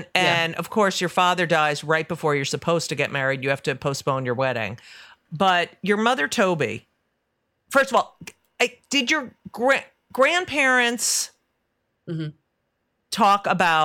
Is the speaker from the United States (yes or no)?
yes; New Jersey, United States; Like, I'm from New Jersey, and I never say the county. I don't say I'm from Union County.